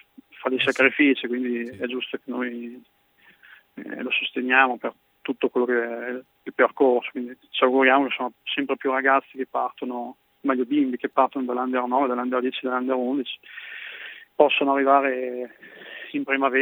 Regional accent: Parma, Emilia-Romagna, Italy; now in Fidenza, Italy; io che sono di Parma, sono abito a Fidenza

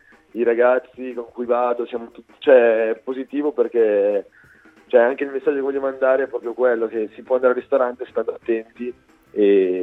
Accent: Varese, Lombardy, Italy; now in Parma, Italy; No, io sono di Varese.

